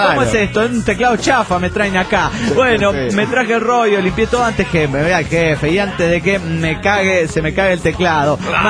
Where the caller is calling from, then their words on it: Santa Fe, Argentina; Hola, soy … de Santa Fe, capital, República Argentina.